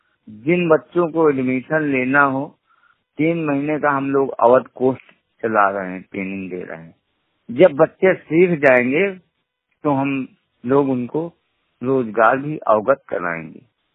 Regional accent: Fatehpur, Uttar Pradesh, India; मैं फतेहपुर का निवासी हूं।

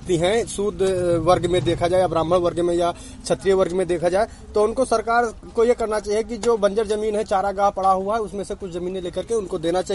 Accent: Vijayasarganj, Uttar Pradesh, India; विजयसरगंज

